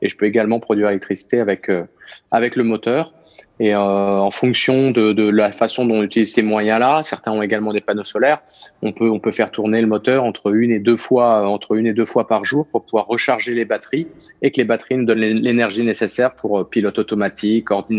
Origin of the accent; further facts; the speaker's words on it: Brittany, France; quand on navigue chez nous en Bretagne en hiver